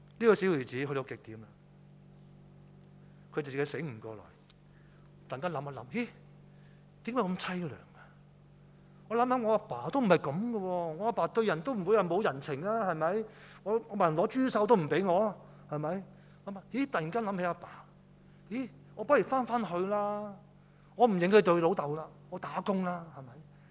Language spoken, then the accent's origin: Cantonese; China; 我哋中國人咧對豬嘅感覺咧就會。